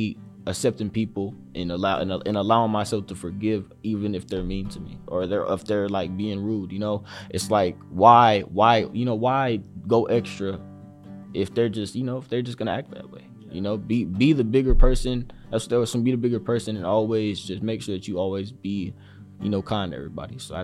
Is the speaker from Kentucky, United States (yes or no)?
no; Jacksonville, Florida, United States; also born or lived in Houston; No, I'm not. I'm originally from Houston. I moved to Jacksonville in second grade, but, you know.